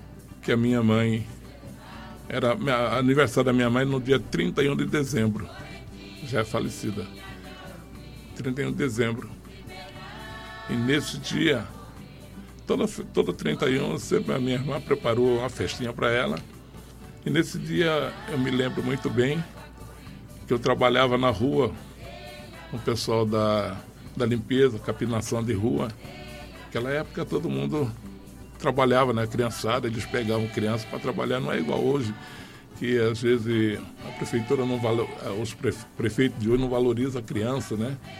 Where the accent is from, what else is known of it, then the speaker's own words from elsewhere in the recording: Vila Bela, Mato Grosso, Brazil; E a gente viveu essa vida aqui em Vila Bela. Uma vida muito gostosa e boa. Eu saí de Vila Bela pela primeira vez em 1973 para ficar em Cuiabá.